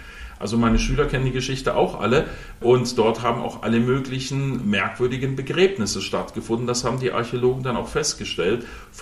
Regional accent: Konstanz, Baden-Württemberg, Germany; seit mittlerweile über 23 Jahren bin ich auch Stadtführer in Konstanz, präsentiere meine Heimatstadt, auch wenn ich nicht so klinge, ich bin waschechter Konstanzer

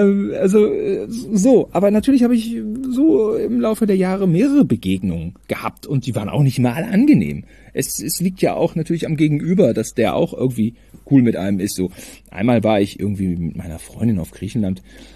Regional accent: Germany; ich bin Deutscher.

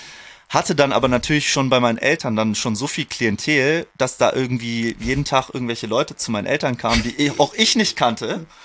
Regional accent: Bietigheim-Bissingen, Baden-Württemberg, Germany; ich komme aus Bietigheim-Bissingen, falls das Leuten ein Begriff ist.

